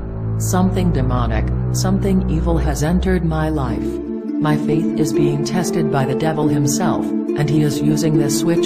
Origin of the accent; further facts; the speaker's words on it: Arvada, Colorado, United States; I worked for 35 years at a bank in my hometown, Arvada.